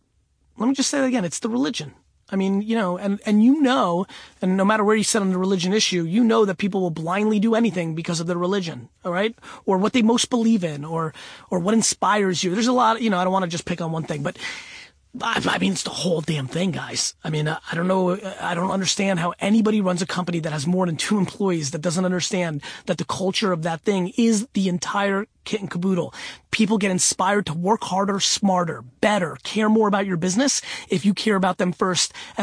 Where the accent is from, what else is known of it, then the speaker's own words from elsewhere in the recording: Russia; That was a little fun thing to say czar because I come from Russia, blah, blah, blah.